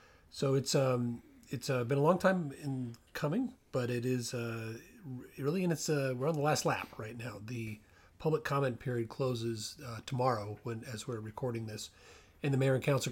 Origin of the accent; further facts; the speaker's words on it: Montgomery County, Maryland, United States; And I grew up in Montgomery County and lived here for 18 years.